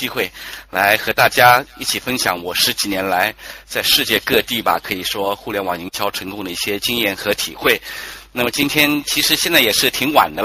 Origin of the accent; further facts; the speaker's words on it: Jiangsu, China; born there; moved away as an adult; 我其实呢是在1990年的时候到澳大利亚去留学的。我原来就是出生在江苏这边哈